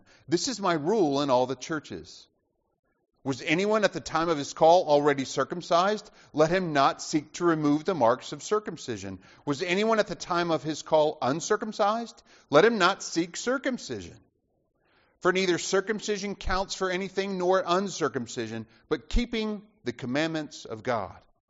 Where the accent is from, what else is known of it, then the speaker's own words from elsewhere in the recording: Alabama, United States; I've shared with some of you before about my time growing up in Alabama.